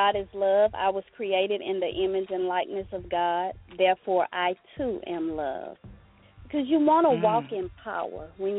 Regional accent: Ruston, Louisiana, United States; I'll be having a book launch reception in my hometown of Ruston, Louisiana

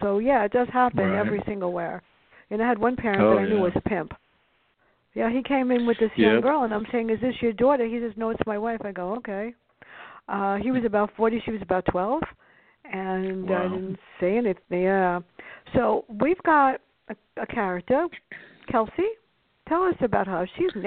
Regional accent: Bronx, New York, United States; I grew up in the South Bronx.

